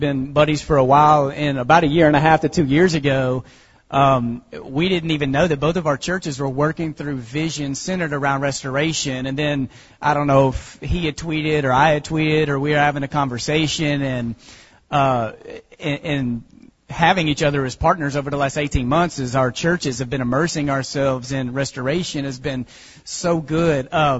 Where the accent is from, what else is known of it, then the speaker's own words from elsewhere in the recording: Texas, United States; I grew up in Texas.